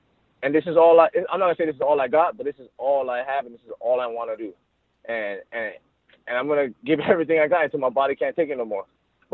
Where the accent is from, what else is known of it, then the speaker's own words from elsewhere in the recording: Hawaii, United States; now in Kansas, United States; growing up in Hawaii, you know, we live on an island. And, you know, you can drive around to Hawaii in about like 2 hours without traffic.